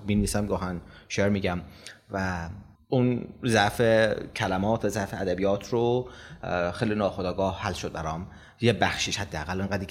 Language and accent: Persian; Mashhad, Razavi Khorasan, Iran; 44 سالمه و فارغ التحصیل مکانیک سیاراتم. متولد مشهدم، مشهد بزرگ شدم توی یه خانواده متوسط اجتماعی